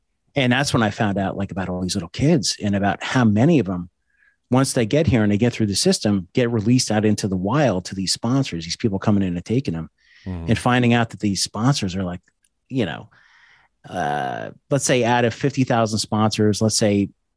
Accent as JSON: {"language": "English", "region": "East Coast", "country": "United States", "said": "And then I'm also from the East Coast."}